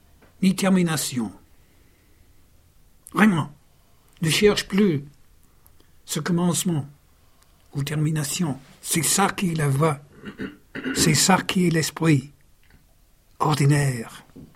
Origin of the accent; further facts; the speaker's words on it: England, United Kingdom; French is a second language; Peut-être c'est parce que je suis anglais, mais c'est « comme ça, fini ».